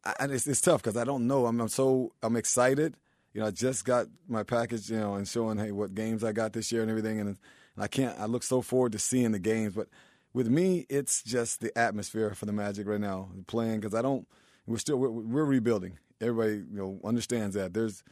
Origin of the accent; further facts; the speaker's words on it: Mississippi, United States; moved away as an adult; now in Orlando, United States; And I've been born and raised in Mississippi, you know, up until I was 21 and graduated from Mississippi State. I've never seen a city like this.